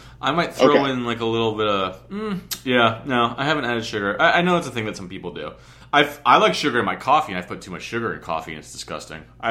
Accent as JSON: {"language": "English", "region": "New York", "country": "United States", "said": "Like, I'm a New Yorker. I prefer a New York slice"}